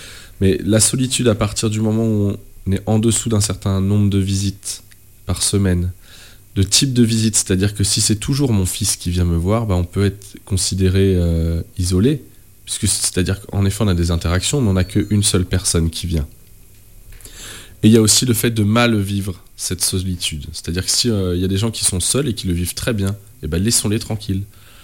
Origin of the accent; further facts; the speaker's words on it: Mansle, Nouvelle-Aquitaine, France; moi je viens de Mansle